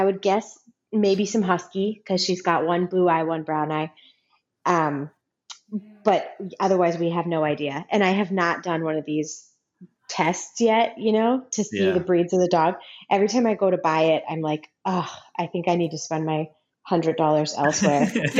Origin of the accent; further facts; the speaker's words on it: Norwood, Massachusetts, United States; moved away as an adult; also born or lived in Connecticut / California; I grew up outside of Boston, a town called Norwood, and spent all the way up until college there. And then for college, I just went a little bit, a little ways away to Connecticut. So I'm a Northeasterner for the most part of my life.